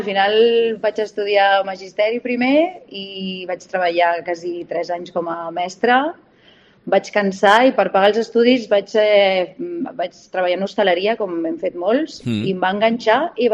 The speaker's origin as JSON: {"language": "Catalan", "town": "Barcelona", "region": "Catalonia", "country": "Spain", "lives_now": "Ibiza, Spain", "said": "ja sé que sóc de Barcelona, però no, Barcelona era com massa zona de confort, aleshores vam decidir venir cap a Eivissa, i aquí estic fa 2 anys."}